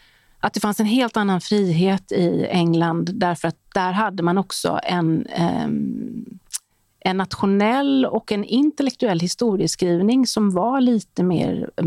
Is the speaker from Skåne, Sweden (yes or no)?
no; Gothenburg, Västra Götaland County, Sweden; Jag tyckte att det var väldigt konformistiskt i Göteborg där jag växte upp.